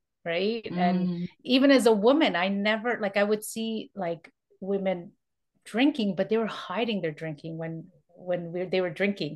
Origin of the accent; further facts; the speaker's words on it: Toronto, Ontario, Canada; Okay, so I am born and raised in Toronto, that's in Canada.